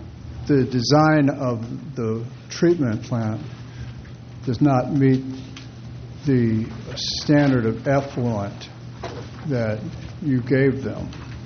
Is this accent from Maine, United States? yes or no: no; Los Osos, California, United States; I noticed that I'm from Los Osos.